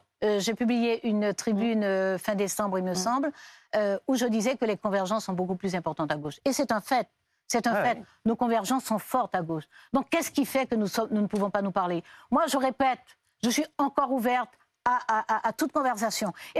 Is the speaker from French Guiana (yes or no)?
yes; French Guiana; Je suis née, j'ai grandi en Guyane.